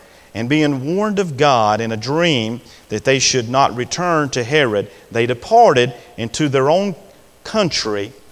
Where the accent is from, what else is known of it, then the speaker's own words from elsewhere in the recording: United States; So don't, you know, now as an American, I certainly want to honor our president.